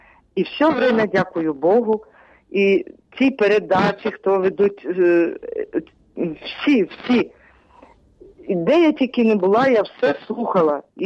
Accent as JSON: {"language": "Ukrainian", "town": "Izmail", "region": "Odesa Oblast", "country": "Ukraine", "said": "Я сама з Ізмаїла, Одеська область, Болградський район, село Кубей. Я звідси їжджу в Ізмаїл на службу."}